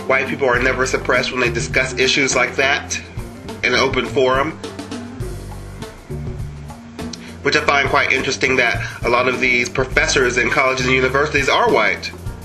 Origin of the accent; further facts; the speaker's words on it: West Virginia, United States; I'm from West Virginia, originally. That I grew up in an all-white community. That, as a matter of fact, my entire family was the only black family in the county.